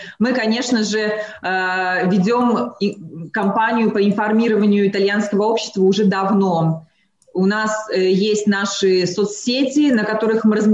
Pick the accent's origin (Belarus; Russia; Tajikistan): Belarus; как настоящие белорусы